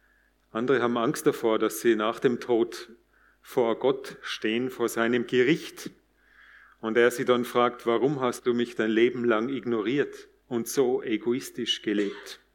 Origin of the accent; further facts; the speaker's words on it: Tyrol, Austria; now in Weißkirchen, Austria; Ich stamme ursprünglich aus Tirol, aus einem ganz kleinen Bergdorf. Später habe ich dann in Innsbruck und in London Philosophie und Linguistik studiert. Und jetzt wohne ich mit meiner Familie in der Nähe, da in Weißkirchen